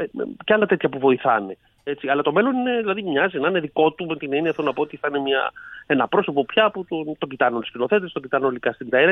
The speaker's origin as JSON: {"language": "Greek", "country": "Greece", "said": "είναι λογικό ότι εμείς ως Έλληνες προτιμάμε την ταβέρνα, προτιμάμε το ποδόσφαιρο, προτιμάμε άλλα πράγματα."}